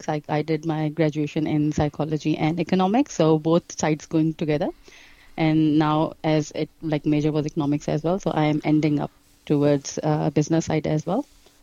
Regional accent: Pakistan; now in New Zealand; I'm from Pakistan, basically.

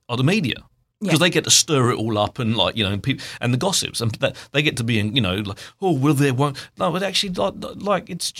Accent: United Kingdom; I spend all day drinking tea because I'm British.

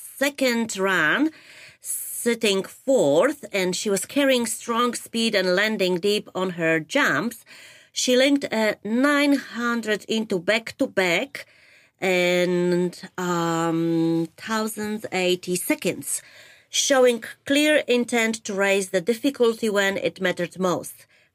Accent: New Zealand; Growing up in New Zealand, I started snowboarding when I was 8

